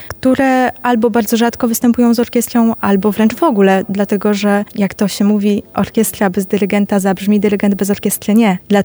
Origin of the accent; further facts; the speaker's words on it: Częstochowa, Silesian Voivodeship, Poland; Urodziłam się tutaj w Częstochowie, wracam często do rodzinnego miasta